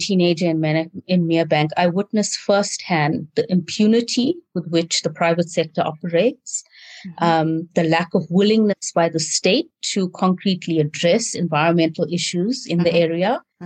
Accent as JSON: {"language": "English", "town": "Durban", "region": "KwaZulu-Natal", "country": "South Africa", "tie": "born or raised there", "said": "I grew up in the South Durban Industrial Basin. And for those who don't know it, it's an area of large and small industries with residential areas interspersed."}